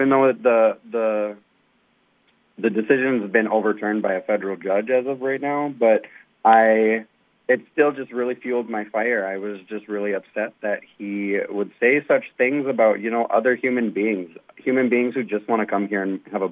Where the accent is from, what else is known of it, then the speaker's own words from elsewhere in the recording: Minnesota, United States; I've lived in Beltrami County, probably about 2 or 3 years now, but I'm from the area. I grew up on the Leech Lake Reservation.